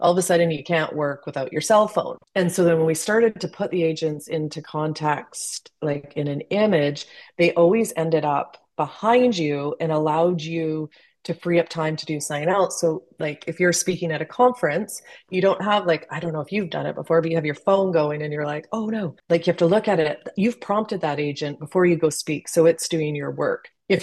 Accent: Canada; so I am Canadian.

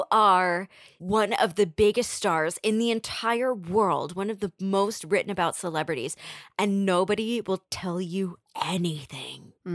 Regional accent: United States; I grew up right outside of Manhattan.

